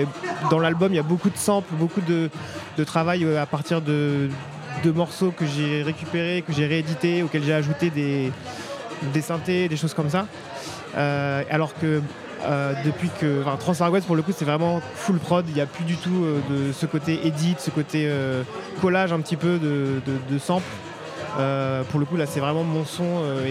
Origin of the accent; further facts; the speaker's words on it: Brittany, France; j'ai grandi en Bretagne, mes grands-parents parlaient breton, j'allais dans les fest-noz, dans les bagados avec mes parents, mais bon, pas plus que ça, quoi. Je parle pas breton, j'ai jamais fait de Binou ni de Bombarde.